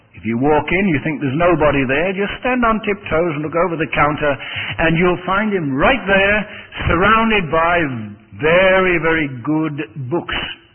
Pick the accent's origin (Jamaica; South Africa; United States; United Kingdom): United Kingdom; although I'm British